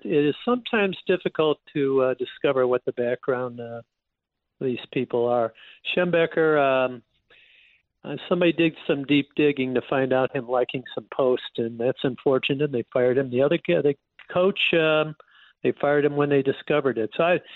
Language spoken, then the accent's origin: English; Midwest, United States; my favorite sporting event, and I grew up in the Midwest, would go to the Indy, go to some Grand Prix